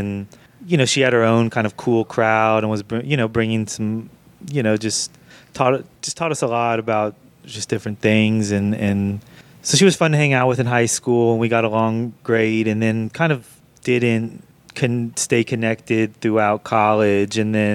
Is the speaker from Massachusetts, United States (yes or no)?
no; Atlanta, Georgia, United States; And, you know, growing up in Atlanta, we just had such great rap music coming out of here, you know, so it was a great place to be at the time, for sure.